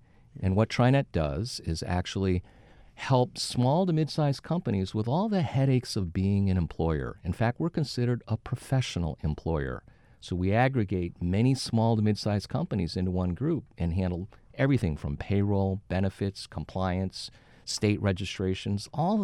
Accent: Little Falls, New York, United States; Born and raised in Little Falls, small town about halfway between Albany and Syracuse.

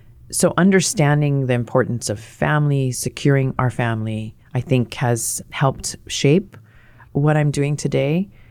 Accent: Wahiawa, Hawaii, United States; Being from this place, my father was from Maui, but we grew up in Waihewa. I did, and my sisters, near Schofield Barracks

